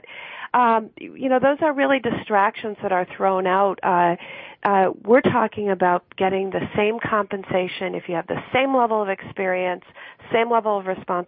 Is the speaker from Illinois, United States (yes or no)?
no; Wisconsin, United States; certainly in my home state of Wisconsin, have been stagnant.